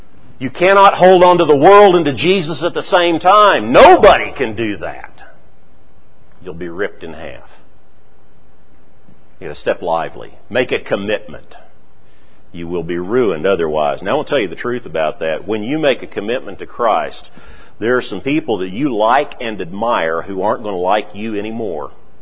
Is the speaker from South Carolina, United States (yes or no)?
no; Oklahoma, United States; I'm from Oklahoma, I didn't grow up on a boat